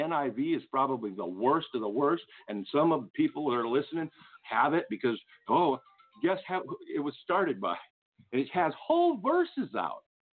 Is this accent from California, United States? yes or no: yes; Hollywood, California, United States; And I grew up in Hollywood, California. I was born in LA, and I lived on Santa Monica and Kersan, and I had a little Jewish friend.